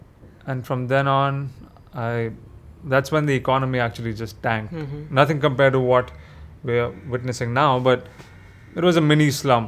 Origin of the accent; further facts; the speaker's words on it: Mumbai, Maharashtra, India; Yes, I grew up in Bombay and went to a couple of ICSE schools around in Bandra and in Juhu. And then I got admitted into Jai Hind College.